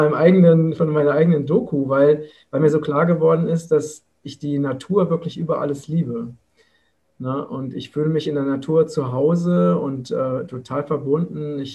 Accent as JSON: {"language": "German", "region": "Hesse", "country": "Germany", "tie": "born or raised there", "said": "im Vogelsberg, das ist meine Heimat in Hessen"}